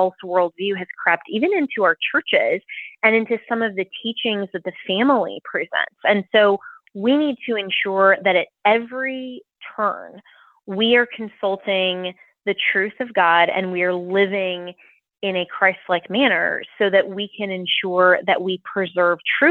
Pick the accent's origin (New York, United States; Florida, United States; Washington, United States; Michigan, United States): Florida, United States; And so my home state of Florida, for example, is doing a really good job under Governor DeSantis of eradicating diversity, equity, and inclusion.